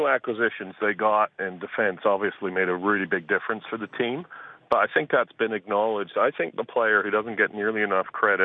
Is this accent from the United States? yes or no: no; Ottawa, Ontario, Canada; I grew up in Ottawa